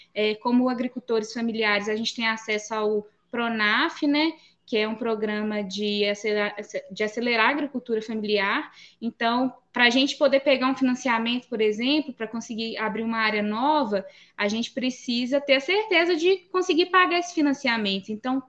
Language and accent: Portuguese; Pedro Leopoldo, Minas Gerais, Brazil; now in Cordisburgo, Brazil; treinando algumas meninas da minha cidade Natal, que é Pedro Leopoldo